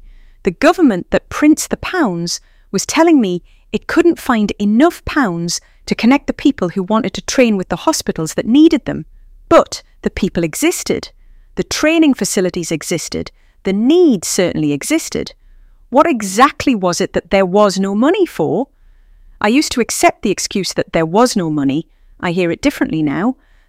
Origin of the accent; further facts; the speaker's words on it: Killingworth, North East England, United Kingdom; I grew up in Killingworth, daughter of a shipyard welder and a school dinner lady.